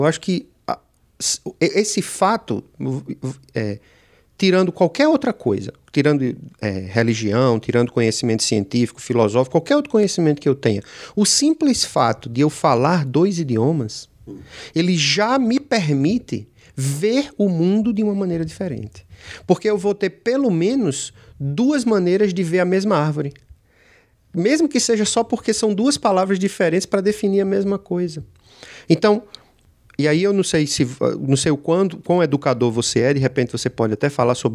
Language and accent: Portuguese; Brazil; moved away; Meu pai, eu nasci no Brasil, me criei no Brasil, jamais imaginei que viria para cá